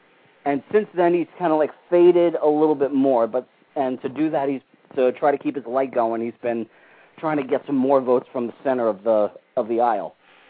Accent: New York, United States; It just really, really disappointed me as a New Yorker.

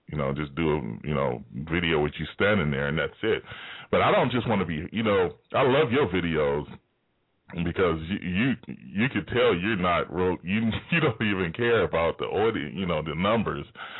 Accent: United States; But I'm a American citizen.

